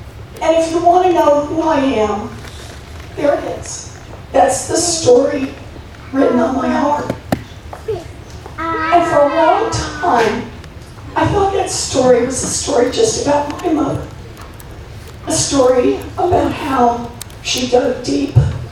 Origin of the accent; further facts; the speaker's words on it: Oklahoma, United States; I grew up in Oklahoma